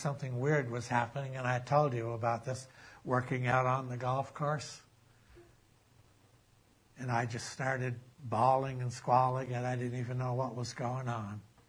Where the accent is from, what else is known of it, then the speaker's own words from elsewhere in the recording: Warren, Vermont, United States; also born or lived in Waitsfield; the quiet country life I grew up in Warren and Waitsfield, up near Waterbury. Just innocent, 18 years old.